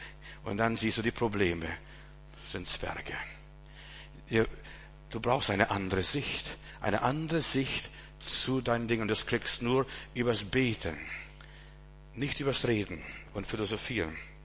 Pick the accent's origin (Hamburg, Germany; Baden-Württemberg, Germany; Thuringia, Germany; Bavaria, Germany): Bavaria, Germany; Altötting; und ich bin in Altötting groß geworden, ein Stück weit